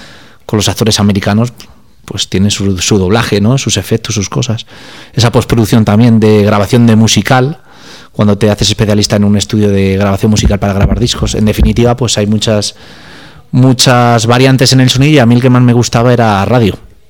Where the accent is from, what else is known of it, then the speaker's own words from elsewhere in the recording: Segovia, Castile and León, Spain; now in Madrid, Spain; Pues vivo actualmente en Madrid, aunque soy de Segovia, exactamente del barrio de San Lorenzo.